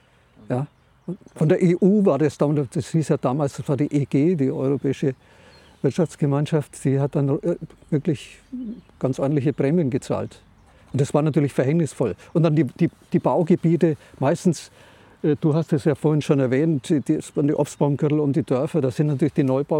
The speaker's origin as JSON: {"language": "German", "region": "Bavaria", "country": "Germany", "said": "ich komme aus Unterfranken, wo es viel Obst gab"}